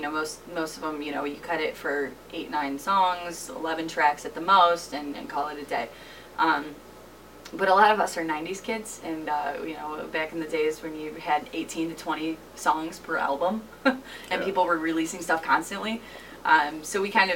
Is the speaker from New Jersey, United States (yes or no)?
no; Michigan, United States; We're from the Downriver Metro Detroit area.